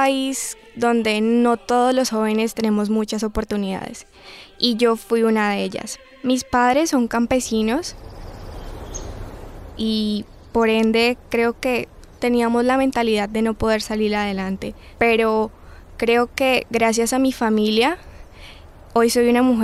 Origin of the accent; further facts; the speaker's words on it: Colombia; lo que nos distingue como colombianos es que somos personas con mucha perseverancia y me considero una mujer muy perseverante.